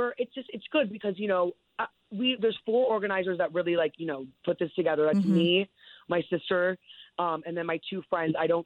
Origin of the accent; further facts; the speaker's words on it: Darien, Connecticut, United States; I grew up in Darien, which is a town like right over from Stanford.